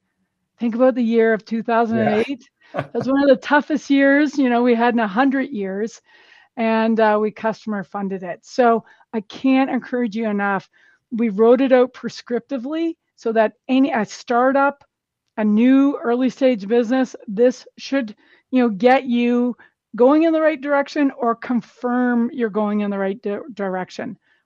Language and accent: English; Whistler, British Columbia, Canada; we are hosting a global, you know, growth summit conference in Whistler, British Columbia, my hometown, ski resort, summer resort, mountain bike resort.